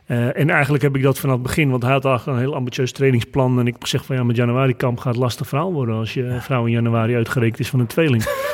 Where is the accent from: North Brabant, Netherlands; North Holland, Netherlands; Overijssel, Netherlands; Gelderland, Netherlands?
North Holland, Netherlands; En ik kom uit het Noord-Hollandse. En de Calvinistische inslag.